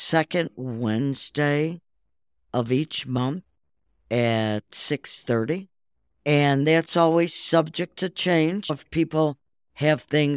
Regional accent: Chicago, Illinois, United States; now in Boulder City, United States; I came from Chicago, and who gets to talk at city council meetings?

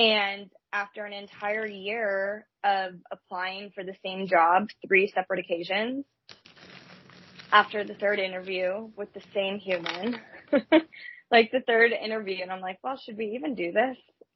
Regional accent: Pennsylvania, United States; Yes. I'm from Pennsylvania. Grew up in Pennsylvania, went to college in Vermont. Moved to Texas after I graduated.

